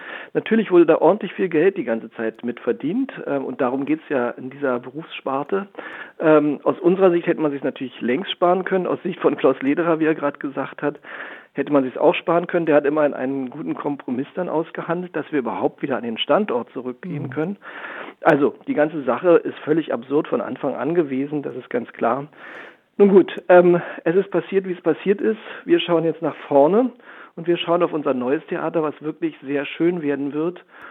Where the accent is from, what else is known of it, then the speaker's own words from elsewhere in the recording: Berlin, Germany; Also ich bin ja auch Berliner